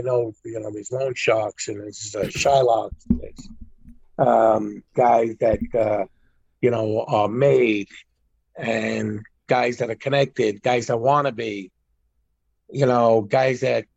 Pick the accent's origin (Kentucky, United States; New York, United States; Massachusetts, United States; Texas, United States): New York, United States; Brooklyn; Like I said, I grew up in Brooklyn.